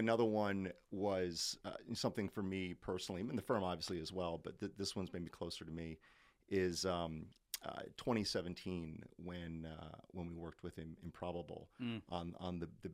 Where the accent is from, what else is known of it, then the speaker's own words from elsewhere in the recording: United States; And as an American focused on that transatlantic corridor